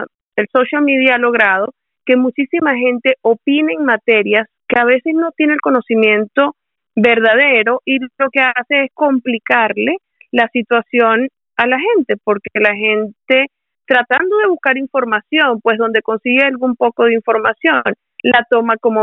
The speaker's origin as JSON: {"language": "Spanish", "country": "Venezuela", "moved": "as an adult", "lives_now": "Canada", "said": "Me gradué de abogado hace muchísimos años en mi país de origen, que es Venezuela. Me gradué de abogado en Caracas, Venezuela. Ejercí allá por más de 15 años y emigré a Canadá. Emigré a Canadá con mis hijos, mi esposo, en el año 2010"}